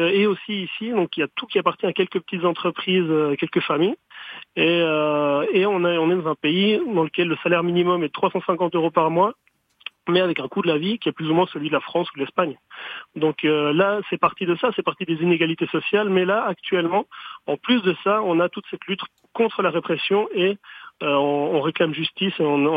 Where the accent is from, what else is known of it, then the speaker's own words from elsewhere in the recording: Lausanne, Vaud, Switzerland; nous, on est suisse et chilien, notre père est suisse, notre mère chilienne, et on est de Lausanne en Suisse.